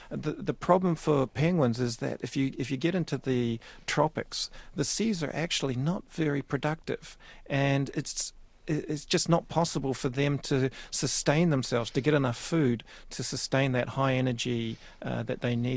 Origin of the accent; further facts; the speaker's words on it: Napier, Hawke's Bay, New Zealand; I was brought up in Napier